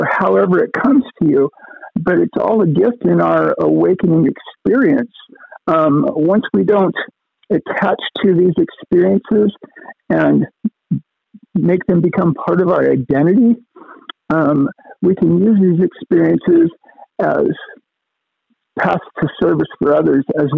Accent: Washington, United States; born there; I'm a transgender female. I was born in Eastern Washington in the 60s.

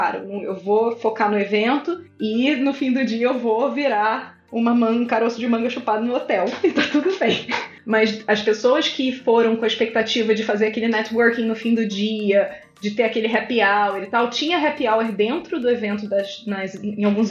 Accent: Rio de Janeiro, Brazil; enquanto cariocas, eu e o CFC

